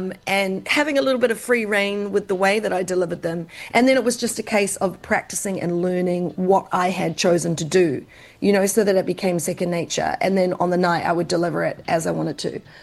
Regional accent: Taranaki, New Zealand; also born or lived in Christchurch; I mean, I'm not an Aucklander. I'm originally from Taranaki, and I grew up raving in Christchurch.

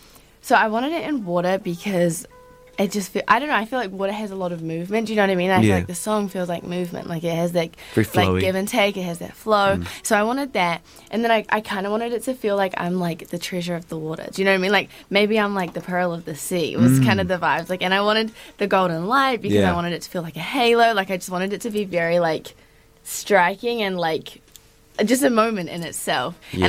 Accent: Nelson, Tasman, New Zealand; Yeah, so we're all from Nelson.

